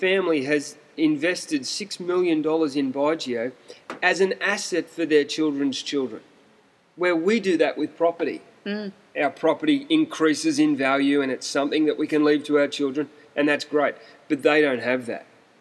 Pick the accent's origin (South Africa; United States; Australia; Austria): Australia; From the perspective of being an Australian developer and being involved in the building industry